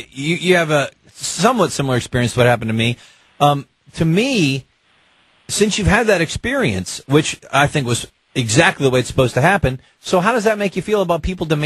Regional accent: United States; I want the Italian food, and I'm from America.

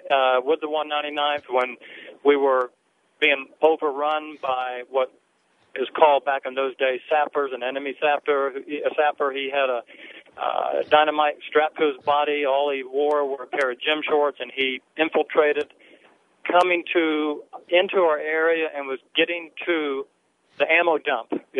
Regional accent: Miami, Florida, United States; No, I didn't. I grew up in Miami, Florida.

